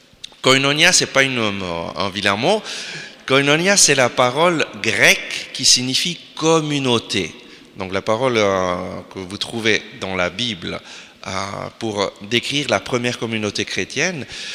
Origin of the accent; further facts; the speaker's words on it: Switzerland; je viens de Suisse, d'une famille catholique.